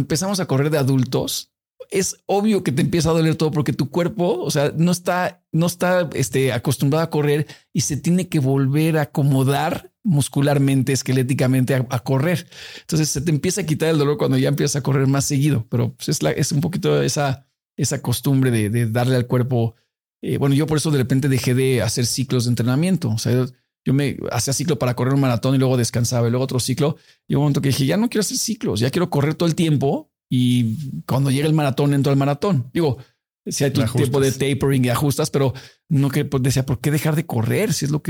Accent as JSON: {"language": "Spanish", "country": "Mexico", "said": "soy mexicano. No hay bronca."}